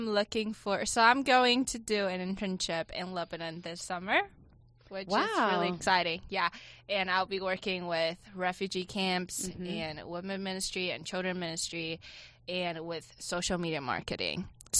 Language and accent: English; Taiwan; English is a second language; also born or lived in Shanghai, China; I grew up in many different places, just like moving back and forth. So I was born in Taiwan, and my family moved to China when I was two.